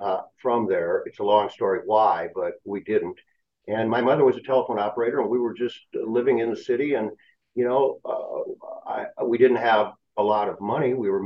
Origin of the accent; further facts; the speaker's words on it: Rapid City, South Dakota, United States; So I grew up in Rapid City, South Dakota, the beautiful Black Hills, a few minutes away from Mount Rushmore.